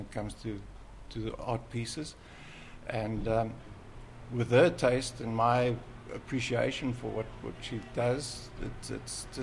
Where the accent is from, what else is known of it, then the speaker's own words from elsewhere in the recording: South Africa; growing up in South Africa, which is obviously a part of Africa, we're surrounded by African art and artifacts all the time. And I grew up with amongst black children on a farm.